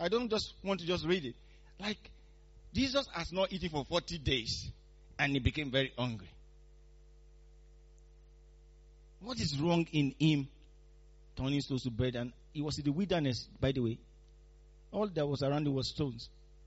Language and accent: English; Nigeria; When I was growing up in Nigeria, I could never talk like this. Because we had sunshine all the time.